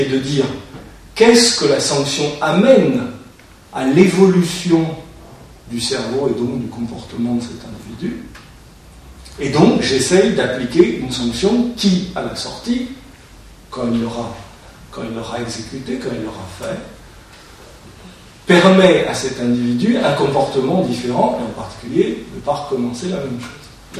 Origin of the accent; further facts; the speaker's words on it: France; Alors, en tant que Français, nous, en tant qu'Européens, on a éliminé la peine de mort depuis 25 ans.